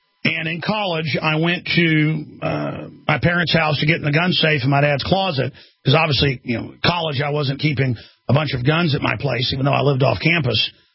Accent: Dallas, Texas, United States; born or raised there

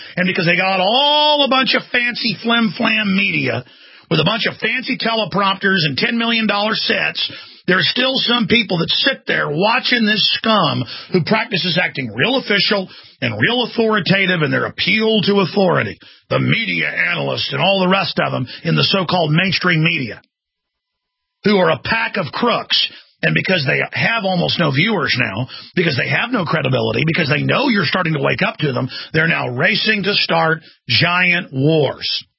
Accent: United States; I'm a red-blooded human being. I'm an American, but I'm a human being first.

